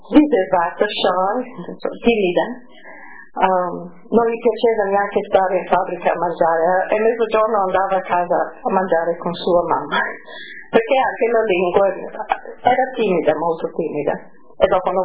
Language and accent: Italian; Friuli-Venezia Giulia, Italy; first language Friulian; Italian is a second language; In Fulan, in Fulan. Fulan era la mia prima lingua, proprio.